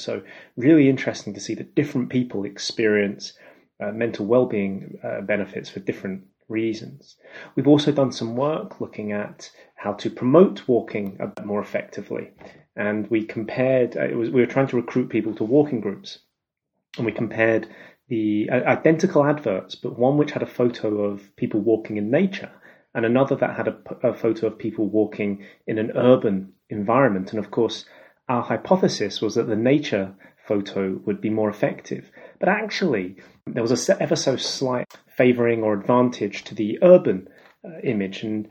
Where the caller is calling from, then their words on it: Edinburgh, Scotland, United Kingdom; I'm calling from Edinburgh in Scotland.